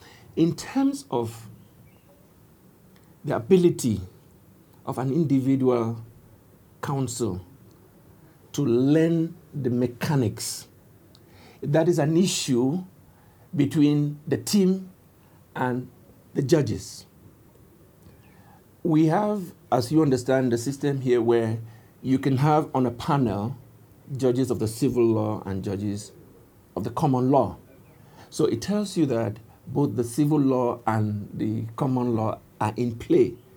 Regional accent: Cameroon; I come from the English part of the country. You know, Cameroon is it's one of those countries like Canada that have an English and French component in the population. We also have a bilingual system, and we are essentially bilingual.

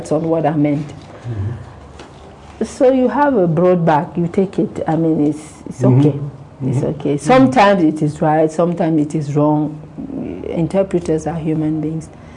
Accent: Cameroon; I'm from Cameroon.

